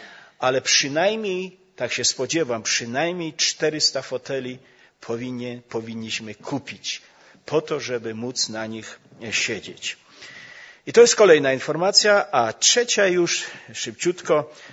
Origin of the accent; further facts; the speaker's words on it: Bielsko-Biała, Silesian Voivodeship, Poland; A ponieważ ja pochodzę z Bielska